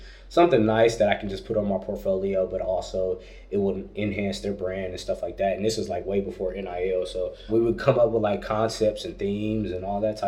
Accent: Columbus, Ohio, United States; from Columbus, Ohio, born and raised, Buckeye at heart, you know, in the great state of Ohio.

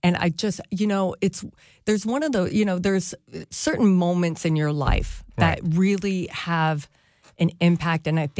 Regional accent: the South, United States; And I grew up around NASCAR, because like I said, I grew up in the South.

